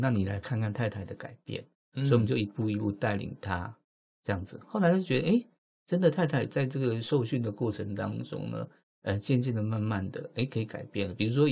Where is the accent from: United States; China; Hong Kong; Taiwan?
Taiwan; 所以我们台湾人其实是很善良的